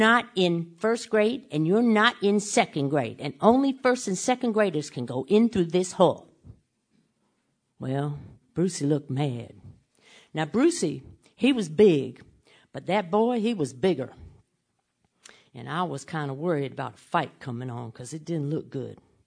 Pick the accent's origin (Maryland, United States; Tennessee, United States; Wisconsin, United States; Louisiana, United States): Tennessee, United States; Memphis; And I opened my mouth, and I said, "Hi, y'all … I'm from Memphis, Tennessee."